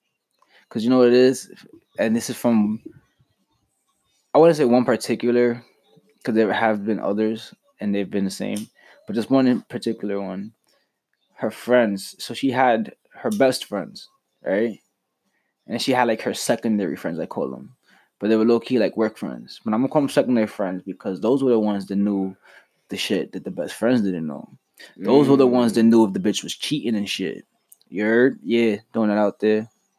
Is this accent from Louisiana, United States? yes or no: no; Queens, New York, United States; Compared to where I grew up in Queens.